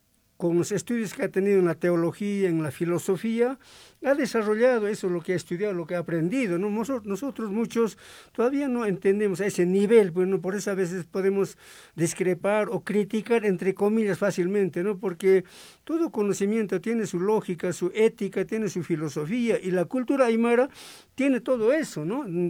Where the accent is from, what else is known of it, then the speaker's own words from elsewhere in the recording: Ilave, Puno, Peru; nunca pierdo mi aymara, nunca pierdo mi identidad. Siempre yo digo, soy aymara, yo soy de Ilave